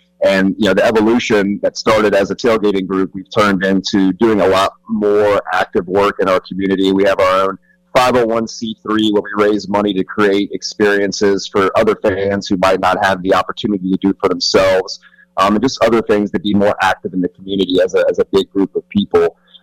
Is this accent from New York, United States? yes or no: no; Charlotte, North Carolina, United States; So yeah, I am from Charlotte originally.